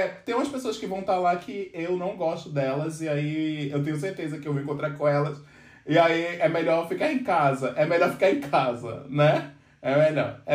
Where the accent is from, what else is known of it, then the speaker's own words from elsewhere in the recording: Pernambuco, Brazil; moved away; Logo quando eu me mudei pra São Paulo, eu não sou de São Paulo, eu sou de Pernambuco, logo que eu mudei pra São Paulo